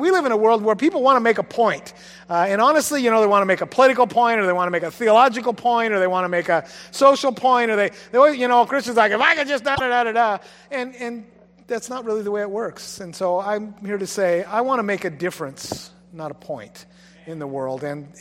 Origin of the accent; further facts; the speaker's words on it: Washington, United States; I grew up on the ocean. I grew up in Grays Harbor. We spent a lot of time on the water